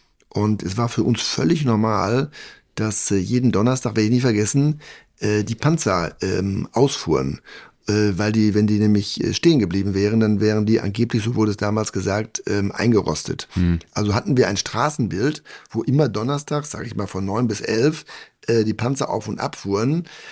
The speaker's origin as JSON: {"language": "German", "town": "Hamm", "region": "North Rhine-Westphalia", "country": "Germany", "tie": "born or raised there", "said": "Ich komme, darauf lege ich wirklich sehr viel Wert, ich komme aus Hamm in Westfalen. Mhm. Und das ist deswegen für mich wichtig, weil das eine Gegend ist, das ist also Hamm ist vielleicht für die es nicht kennen, ungefähr 30 Kilometer östlich von Dortmund."}